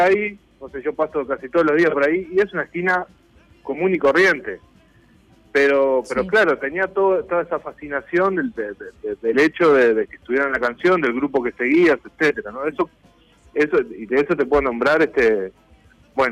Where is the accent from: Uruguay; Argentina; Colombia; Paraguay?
Uruguay; Canelones; hay que decir que tanto Gabriel como yo somos de Canelones. Nos criamos en Canelones